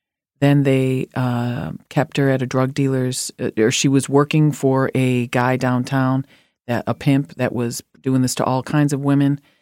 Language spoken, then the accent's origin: English; Chicago, Illinois, United States; one of the kids I grew up with in Chicago